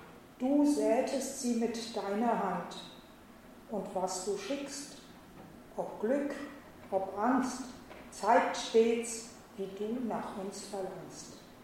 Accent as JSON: {"language": "German", "region": "Saxony", "country": "Germany", "tie": "born or raised there", "moved": "yes", "said": "Ich bin aufgewachsen in Sachsen und meine Eltern, Schwester und ich, flüchteten über West-Berlin nach Hessen."}